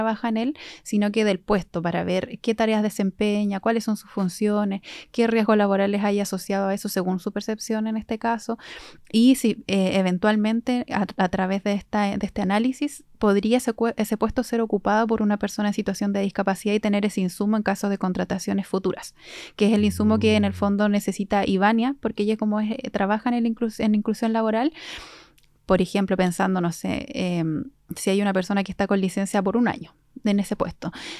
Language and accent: Spanish; Valdivia, Los Ríos, Chile; Yo soy de Valdivia, estudié en Valdivia en la Universidad Austral de Chile, egresé en el año 2019.